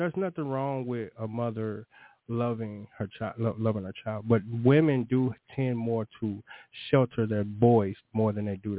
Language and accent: English; St. Louis, Missouri, United States; just growing up in St. Louis, it's the neighborhood superstars.